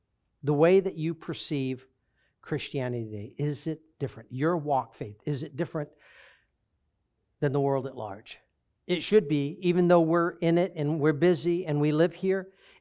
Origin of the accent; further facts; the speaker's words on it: United States; born there; I was born in America.